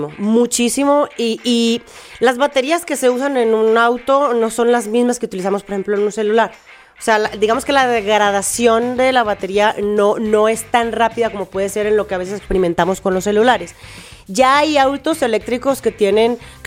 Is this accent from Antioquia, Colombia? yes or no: yes; Medellín, Antioquia, Colombia; now in Mexico; Yo soy colombiana, soy de Medellín, Colombia. Vivo en México hace ya unos 6 años y cachito. Pues ya tengo 2 hogares.